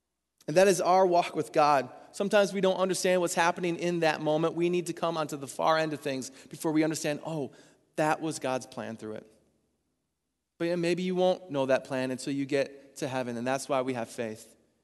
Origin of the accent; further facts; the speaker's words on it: Middleville, Michigan, United States; I remember in high school, I'm from Middleville, so I remember driving west on Main Street up to the light where the Shell station is.